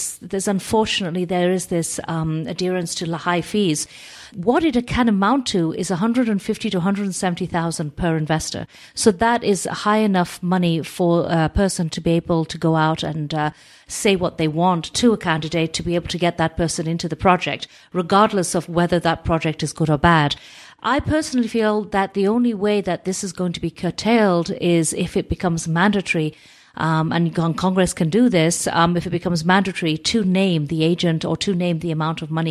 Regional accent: England, United Kingdom; Of course, being English, I know very well all about Richard Branson

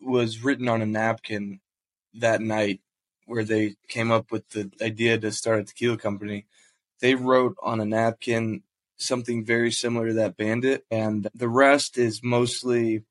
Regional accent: Illinois, United States; growing up in Illinois, I was always the lone wolf because everyone was a Bears fan and I was the lone Packers fan.

